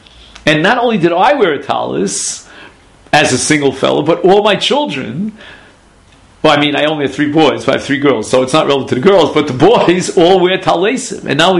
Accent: Brooklyn, New York, United States; now in Jerusalem, Israel; I don't remember my father ever baking matzahs. I was raised in Flatbush.

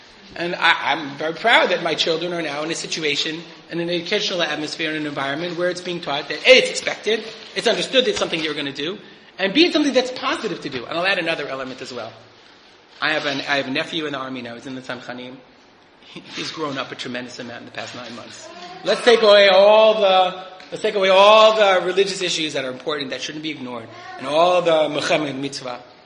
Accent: United States; when we grew up in America, the idea of serving in the armed forces

